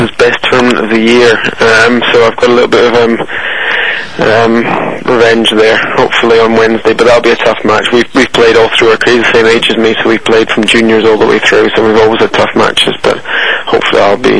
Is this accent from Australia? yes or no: no; Yorkshire and the Humber, United Kingdom; I'm actually a Yorkshireman. I'm actually qualified to play for Yorkshire. You might not recognise the accent, but I am.